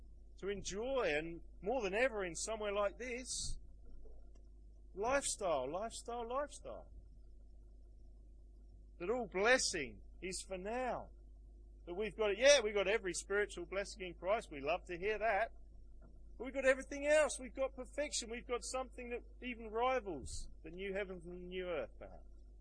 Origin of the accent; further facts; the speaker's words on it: London, United Kingdom; I come from London.